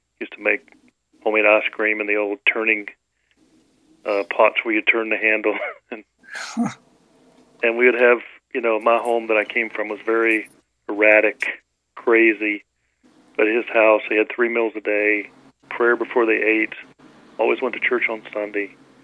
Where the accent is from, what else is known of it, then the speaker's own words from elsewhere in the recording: Tennessee, United States; also born or lived in Portsmouth, Virginia; I grew up in Tennessee. My dad was in the Marine Corps, and I was born in Portsmouth, Virginia. And then he moved to Tennessee. And I'm a good old Tennessee boy.